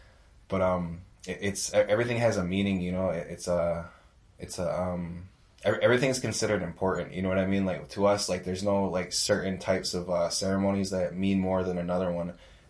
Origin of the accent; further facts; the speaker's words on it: New York, United States; I'm from the Onondaga Nation, from the Haudenosaunee tribe. The Haudenosaunee are made up of actually like five different nations. There's the Mohawks, the Oneidas, the Senecas, the Cayugas, and the Onondagas. We lived in New York State and upstate along the Great Lakes.